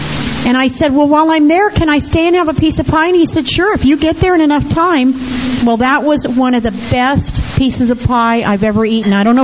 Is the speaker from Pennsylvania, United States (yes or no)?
no; California, United States; And I'm a Bay Area person. I grew up in the Bay Area, and I don't live there anymore, but I love the Bay Area. It's my home.